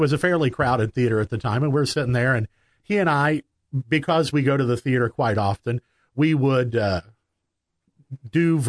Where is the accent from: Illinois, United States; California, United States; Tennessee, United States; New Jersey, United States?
Illinois, United States; Oblong; now in Robinson, United States; I grew up in Oblong.